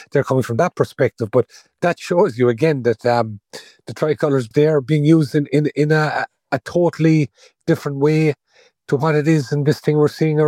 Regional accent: Ireland; Well, for me, it represents being Irish. And to me, the elements of being Irish are a community, a certain kinship with people who've been oppressed because of our own history.

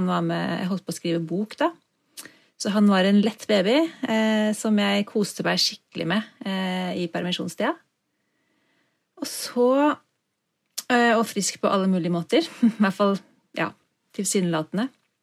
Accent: Bærum, Akershus, Norway; also born or lived in Oslo; now in Trondheim, Norway; jeg bodde på Østlandet før. Født og oppvokst I Bærum, og bodde mange år I Oslo, før jeg flyttet til Trondheim, hvor jeg bor nå, sammen med mannen min.

